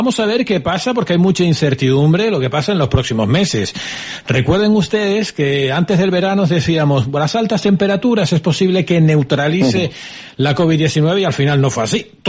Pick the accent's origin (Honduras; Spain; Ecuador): Spain; los españoles pues somos latinos, ¿no?, y tenemos sangre caliente